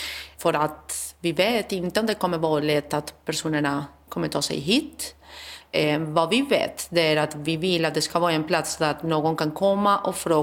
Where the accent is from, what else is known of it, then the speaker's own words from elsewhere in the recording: Spain; now in Sweden; Jag kommer från Spanien och vi har inte samma system även om vi är i Europa.